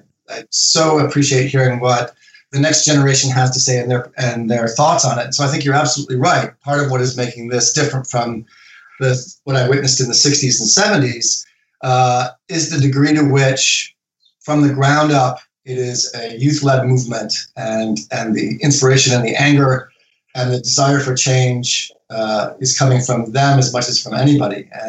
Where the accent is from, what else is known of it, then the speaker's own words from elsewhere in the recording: United States; now in Toronto, Canada; I'm an American living in Canada